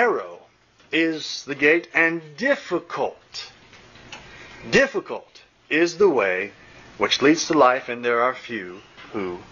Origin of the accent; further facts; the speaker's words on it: Indianapolis, Indiana, United States; I grew up in Indianapolis, or Indiana, really.